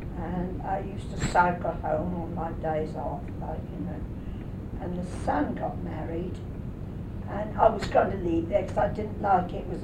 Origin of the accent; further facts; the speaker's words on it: Andover, South East England, United Kingdom; born there; Yes, I was born 1915 in Andover.